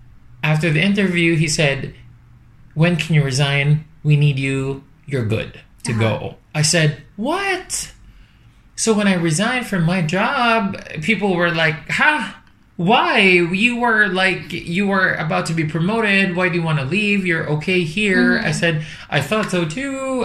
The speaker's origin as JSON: {"language": "English", "country": "Philippines", "second_language": "English", "moved": "as an adult", "said": "As a Filipino, or let's tag ourselves as overseas Filipino workers."}